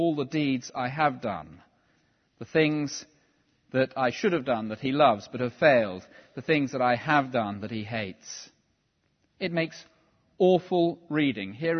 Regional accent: England, United Kingdom; being English

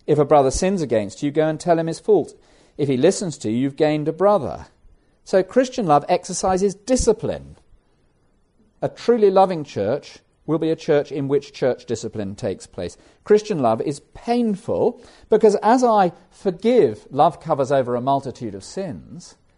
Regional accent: England, United Kingdom; which I find very hard, you know, as an English person brought up not to do this sort of thing.

